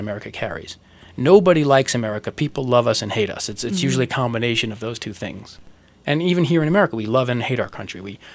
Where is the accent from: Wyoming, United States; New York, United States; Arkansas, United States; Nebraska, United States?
New York, United States; And Canadians, you know, they speak English, and I'm from New York, and I meet someone from Toronto